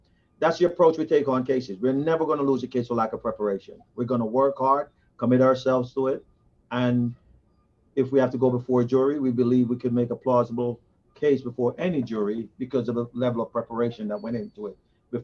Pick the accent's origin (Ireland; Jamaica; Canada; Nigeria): Jamaica; Hopewell, Hanover Parish; now in United States; originally born and raised in Hopewell, Hanover. Went to Herbert Morrison and migrated to the United States in 1984.